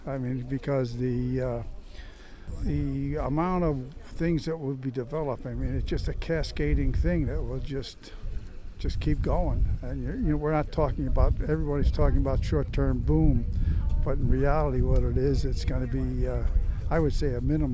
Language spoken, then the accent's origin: English; Colesville, New York, United States; I'm from Colesville, New York.